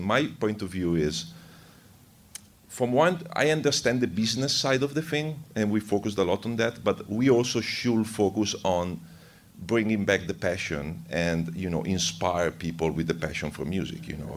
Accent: Italy; English is a second language; I come from Italy, so I apologize for my English.

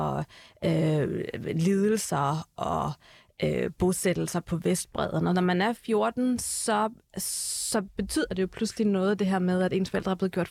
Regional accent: Herlev, Capital Region of Denmark, Denmark; Jeg er født på Herlev Hospital, som du selv siger, jeg er gået i folkeskole i Herlev, og vokset op i Herlev. Så jeg er jo selvfølgelig først og fremmest dansk

